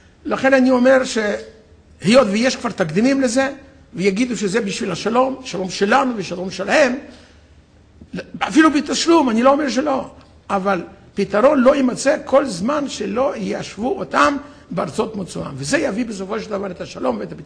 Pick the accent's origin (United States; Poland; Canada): Poland; Hebrew is a second language; אני מפולין, בפולין, במערב פולין, שלזיה, זה היה אזור מיושב על ידי הגרמנים